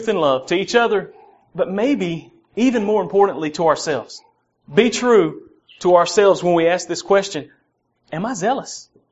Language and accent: English; Southern US, United States; accent: southern; I'm go ahead and warn you and do my best to control my southern accent somewhat. But when I get wired up, it gets worse.